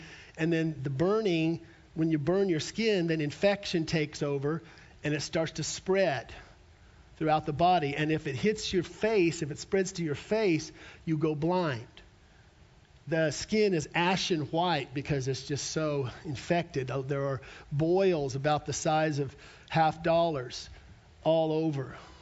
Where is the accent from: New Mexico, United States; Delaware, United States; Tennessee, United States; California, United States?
New Mexico, United States; Albuquerque; I grew up in Albuquerque.